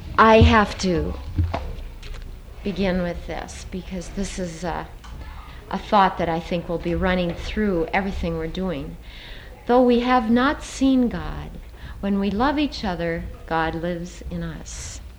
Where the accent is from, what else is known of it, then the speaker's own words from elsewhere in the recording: Baguio, Cordillera Administrative Region, Philippines; born there; I was born in the Philippine Islands in 1941, the end of 1941, on December 1st.